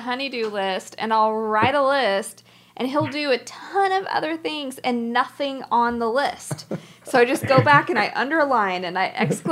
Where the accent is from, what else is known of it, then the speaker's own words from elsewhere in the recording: Dallas, Texas, United States; Yeah, we're from Dallas.